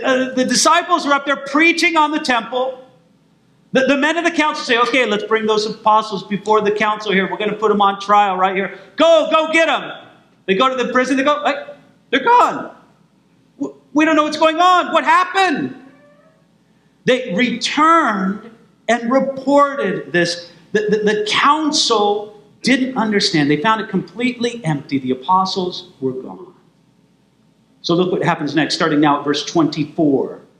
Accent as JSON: {"language": "English", "region": "California", "country": "United States", "said": "and look, I'm from California, so it's more likely there than here."}